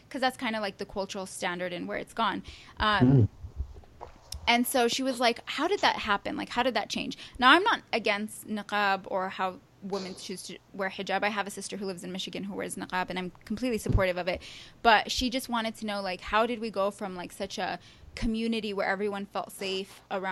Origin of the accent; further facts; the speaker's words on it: Yemen; Especially when we talk about Arab culture, like I'm an Arab, I'm from Yemen